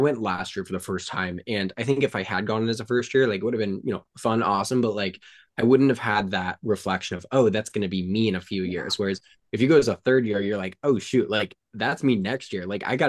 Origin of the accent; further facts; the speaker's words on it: Phoenix, Arizona, United States; now in Tucson, United States; There's something about the sense of community here in Tucson that I just didn't get growing up in Phoenix.